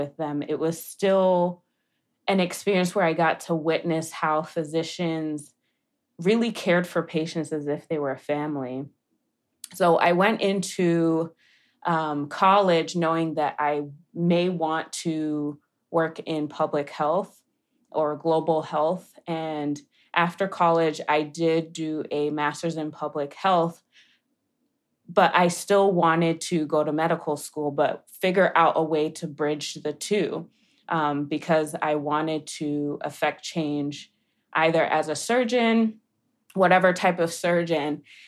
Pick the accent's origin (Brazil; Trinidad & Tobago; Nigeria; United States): Nigeria; since I'm Nigerian, it seems like most Nigerians are doctors, lawyers, engineers.